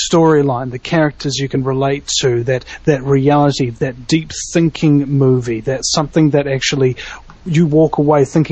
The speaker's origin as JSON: {"language": "English", "country": "New Zealand", "said": "Now, me being a New Zealander, I mean, you know, we get American culture because our culture is American culture to a large degree."}